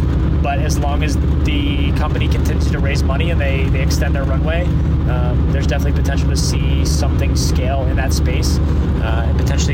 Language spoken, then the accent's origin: English; South Dakota, United States; I'm originally from South Dakota.